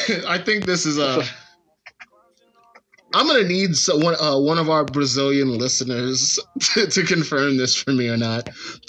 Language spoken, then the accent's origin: English; Florida, United States; I can say that because I'm from Florida.